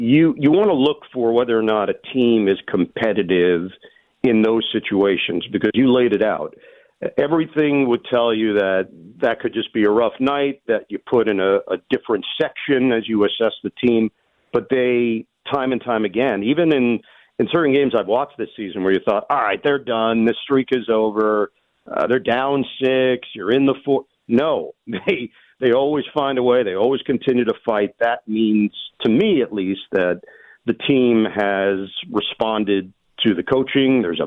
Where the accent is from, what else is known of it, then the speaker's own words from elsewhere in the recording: New York, United States; I've obviously been to Madison Square Garden many, many times in my life growing up in New York.